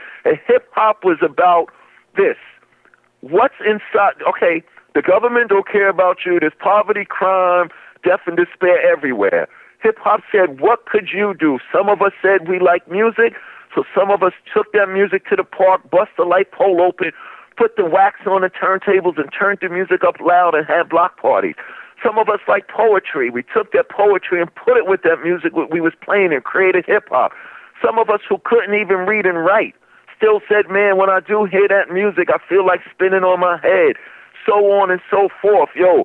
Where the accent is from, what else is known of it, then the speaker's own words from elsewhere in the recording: Queens, New York, United States; while I was growing up in Hollis, Queens.